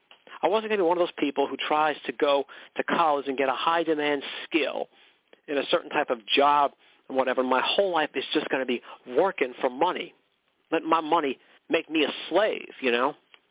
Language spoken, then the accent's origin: English; McKinleyville, California, United States; I did everything there was to do in my hometown of McKinleyville.